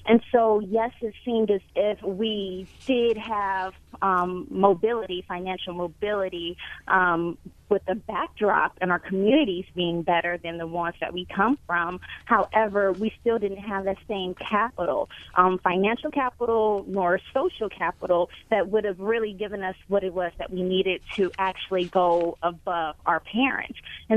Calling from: Stanford, California, United States; I'm coming from Stanford

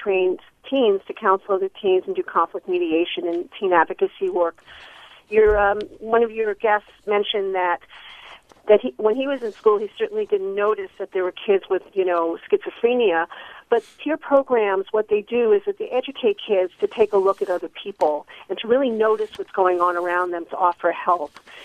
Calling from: Oakland, California, United States; Yes, I'm calling from Oakland.

